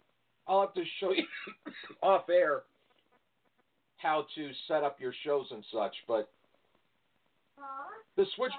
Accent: New York, United States; now in Las Vegas, United States; Because I just know that I'm originally a New Yorker, and I couldn't afford to live there.

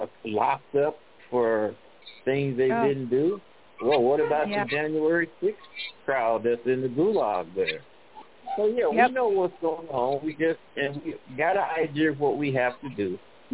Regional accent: Missouri, United States; Yeah, I was born in Missouri.

